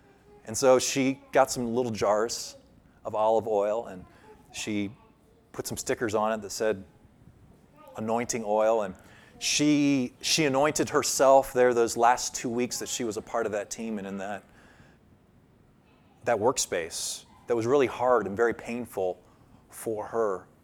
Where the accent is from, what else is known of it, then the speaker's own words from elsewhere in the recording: Columbus, Ohio, United States; he had it over his workbench in our basement growing up in Columbus, Ohio.